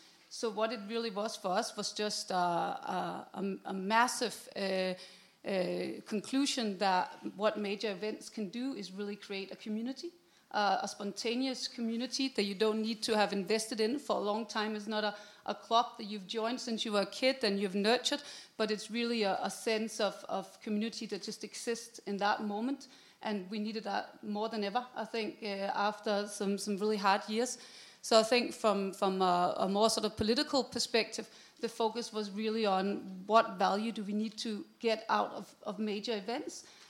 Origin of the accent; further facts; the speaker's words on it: Copenhagen, Capital Region of Denmark, Denmark; I'm from the Copenhagen city